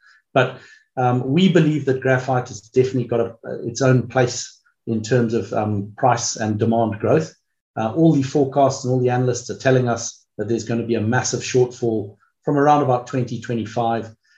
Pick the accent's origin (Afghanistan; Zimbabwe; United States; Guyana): Zimbabwe; also born or lived in South Africa / United Kingdom / Kenya; I was born in Zimbabwe. I was raised there and went to university in South Africa. So Southern Africa, I suppose, was my early home. I worked in the UK for a while and qualified as a chartered management accountant there, and then ended up living in Kenya for 6 years.